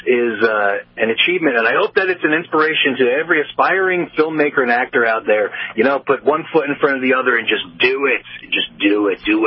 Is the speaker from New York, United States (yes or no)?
yes; Poughkeepsie, New York, United States; I'm from Poughkeepsie, and they used to wrestle at the Civic Center all the time.